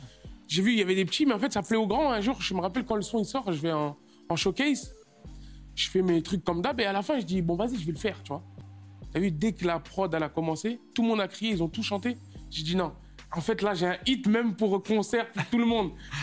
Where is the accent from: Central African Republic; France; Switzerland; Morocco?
France; Creil, Hauts-de-France; also born or lived in Amiens; j'ai grandi, je suis né à Amiens, j'habite à Creil, j'ai grandi à Creil.